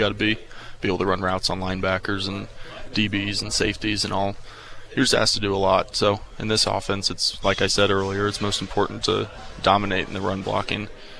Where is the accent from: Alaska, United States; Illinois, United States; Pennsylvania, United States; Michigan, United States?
Illinois, United States; Chatham; now in Maryville, United States; Yeah, so actually I'm from Chatham, Illinois. It's a small town right outside of Springfield, Illinois